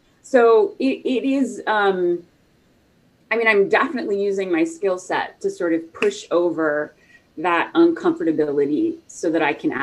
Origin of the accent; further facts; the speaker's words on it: the South, United States; And I grew up like in the South.